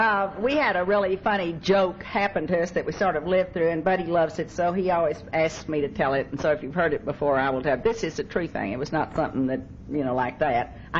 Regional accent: the South, United States; I'm from the South.

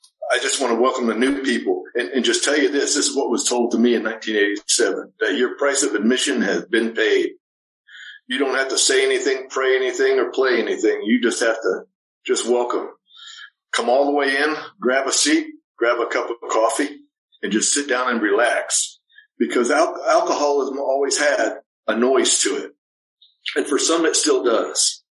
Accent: Key West, Florida, United States; also born or lived in Parris Island; And I spent all my teenage years, the formative years in Key West and Cuba, back and forth, back and forth. I graduated high school in the Navy base down in Cuba.

